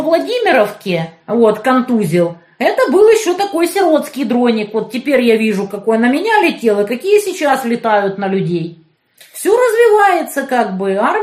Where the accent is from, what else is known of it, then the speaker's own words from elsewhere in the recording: Kerch, Crimea, Ukraine; born there; Вот я, например, родилась в Керчи.